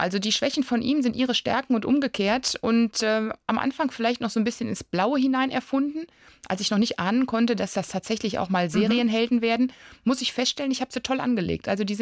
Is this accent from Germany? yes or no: yes; Bad Soden, Hesse, Germany; also born or lived in North Rhine-Westphalia; als ich von Nordrhein-Westfalen hierher gezogen bin als Kind, fand ich es schauerlich. Ja, es war November, irgendwie war alles kahl und eklig und grau. Und dann passierte das erste Tolle, wir zogen nach Bad Soden neben den Reitstall.